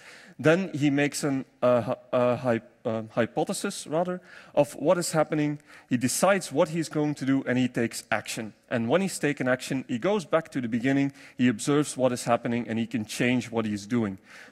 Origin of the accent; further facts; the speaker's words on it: Belgium; English is a second language; I come here from Belgium